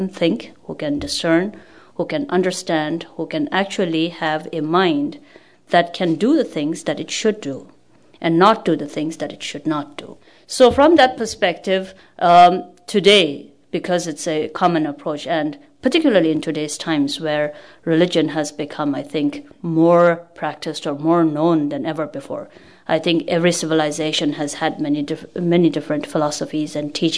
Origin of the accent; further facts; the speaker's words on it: India; I come from India. I was born in India. But tracing my family back, we still would refer to ourselves as Tibetans.